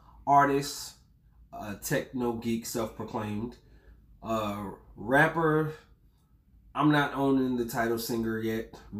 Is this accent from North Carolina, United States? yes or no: yes; Murfreesboro, North Carolina, United States; also born or lived in Ahoskie; But I was raised in Murfreesboro, North Carolina. You don't go to there, you go through there.